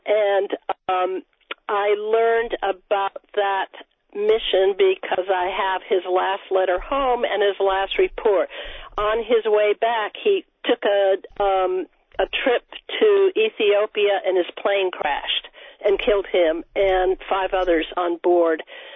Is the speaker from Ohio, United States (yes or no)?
no; Winchester, Massachusetts, United States; I grew up in Winchester, Massachusetts. I went to school in Massachusetts.